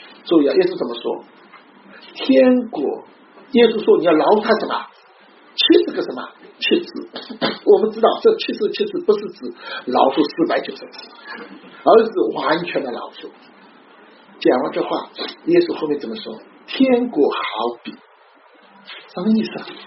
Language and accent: Chinese; China; 我是中国人，我很爱我的中国，我甚至是个很保守的中国人，我很爱我的民族，我很爱我的国家，但是我不忘记，我除了是一个中国人以外，我还是一个天国的人